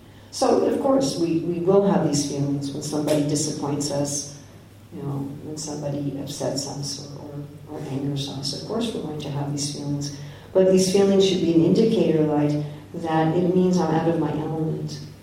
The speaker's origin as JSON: {"language": "English", "region": "New York", "country": "United States", "tie": "born or raised there", "said": "especially if I visit where I was brought up in New York, immediately I can relax."}